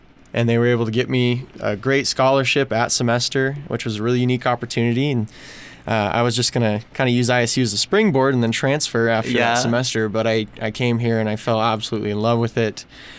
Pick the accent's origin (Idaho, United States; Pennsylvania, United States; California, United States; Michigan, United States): Idaho, United States; Kuna; I'm originally from Cuna, Idaho, which is a little, used to be a little farm town outside of Boise.